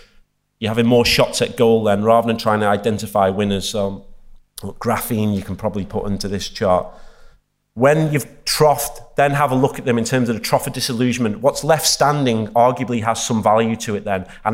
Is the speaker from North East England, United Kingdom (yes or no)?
no; Warrington, North West England, United Kingdom; This is Warrington PLC, which is my hometown.